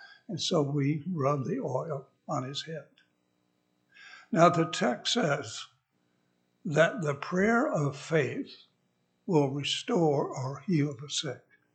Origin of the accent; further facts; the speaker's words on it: West Virginia, United States; born there; I was born in West Virginia, of course, my mother was as well.